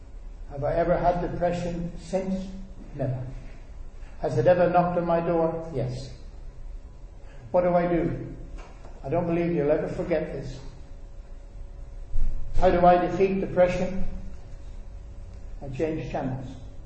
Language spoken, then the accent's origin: English; Ireland; But there's an Irish proverb, and I come from Ireland